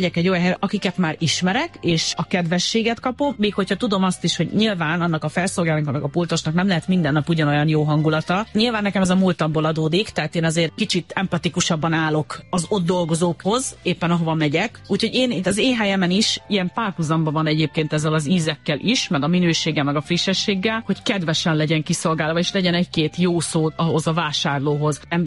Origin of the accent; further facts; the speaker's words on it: Hungary; de magyarok vagyunk